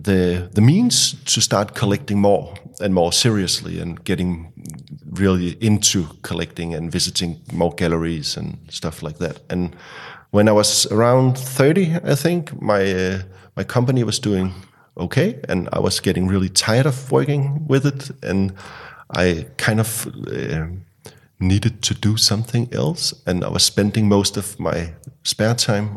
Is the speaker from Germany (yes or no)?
no; Denmark; I'm from Denmark